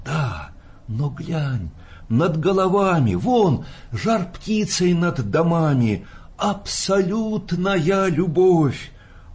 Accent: Siberia, Russia; born there; also born or lived in Volga / Moscow / Saint Petersburg / Vyatka; телом я родился в Сибири, потом душой я родился на Волге, потом духом я рождался и через Москву, и через Питер, и потом шлифовался, и в Вятке

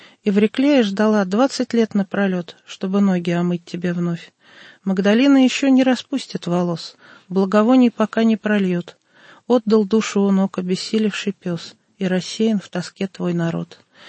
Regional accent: Moscow, Russia; мы из Москвы

